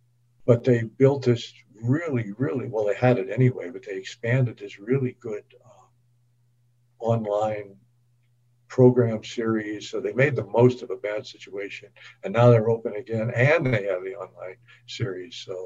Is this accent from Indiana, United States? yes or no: yes; Indiana, United States; now in Arizona, United States; But I grew up in Indiana, lived in Indiana, got out of college in Indiana, went in the Army.